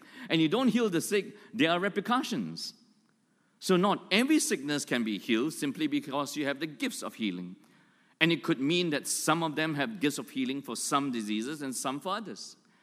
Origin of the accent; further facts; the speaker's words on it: Malaysia; also born or lived in Australia; When I came back from Australia as a young Christian, I came back to where I was born, Malaysia. I had no church in my hometown, and so every weekend I would drive up to churches in KL